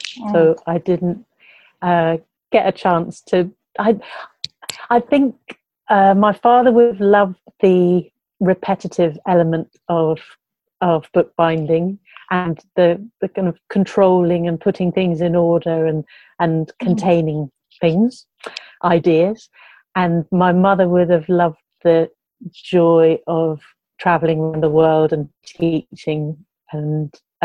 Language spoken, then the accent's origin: English; South West England, United Kingdom; I grew up in Somerset in the southwest of England.